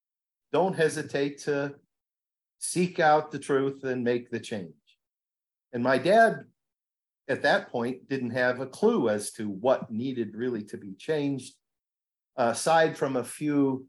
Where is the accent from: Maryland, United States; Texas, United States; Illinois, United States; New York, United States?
Illinois, United States; Chicago; I probably should start with growing up in Chicago, and that's where my parents first joined Armstrongism.